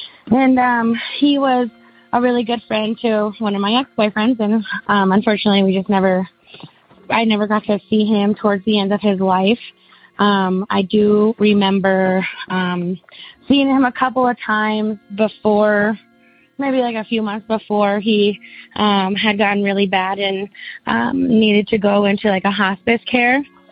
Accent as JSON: {"language": "English", "town": "Denver", "region": "Colorado", "country": "United States", "said": "I am from Denver, Colorado."}